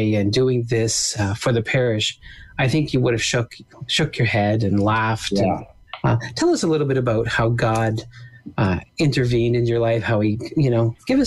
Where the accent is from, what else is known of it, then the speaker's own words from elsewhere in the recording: Canada; Of course, I'm from Canada